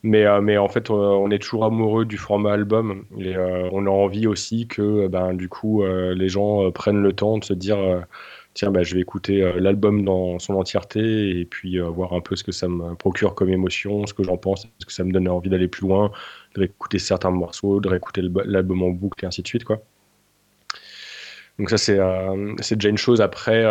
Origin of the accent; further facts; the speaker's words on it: Lyon, Auvergne-Rhône-Alpes, France; On est lyonnais.